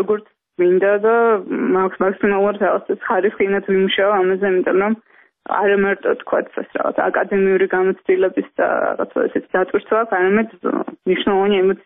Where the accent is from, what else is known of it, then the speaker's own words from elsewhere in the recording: Tbilisi, Georgia; დავიბადე თბილისში, გავიზარდე თბილისში და ჩემი ცხოვრების უდიდესი ნაწილი ჭიდროდ არის დაკავშირებული ამ ქალაქთან